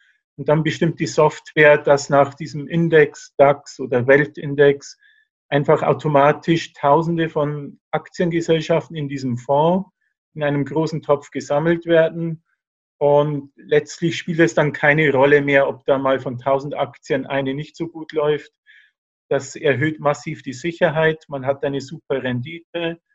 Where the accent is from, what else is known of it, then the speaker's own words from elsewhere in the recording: Bavaria, Germany; now in Berlin, Germany; Woher ich komme, ähnlich wie du aus Bayern, lebe aber jetzt in Berlin.